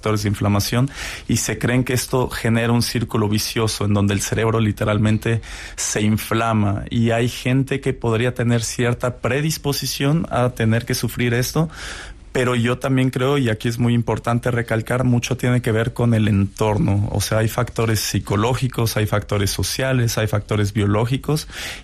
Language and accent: Spanish; Mexico; uno, soy mexicano, no es algo que me llama